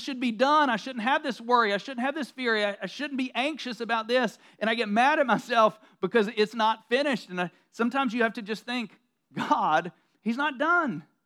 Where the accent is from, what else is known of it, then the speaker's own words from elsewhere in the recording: the South, United States; I grew up in the South, and I grew up in, look, I grew up in church